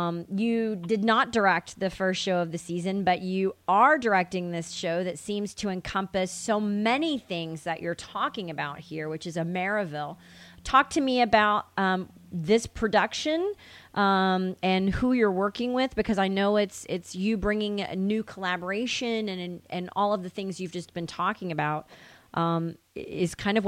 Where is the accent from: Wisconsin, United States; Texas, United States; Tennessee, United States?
Tennessee, United States; But they didn't when I was growing up in Tennessee.